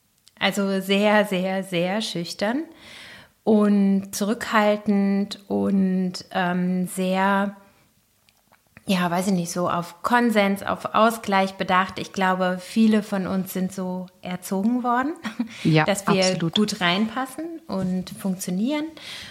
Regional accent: Lippstadt, North Rhine-Westphalia, Germany; Ich komme aus Lippstadt, das ist in Nordrhein-Westfalen.

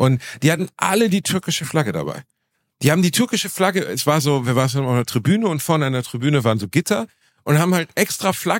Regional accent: Germany

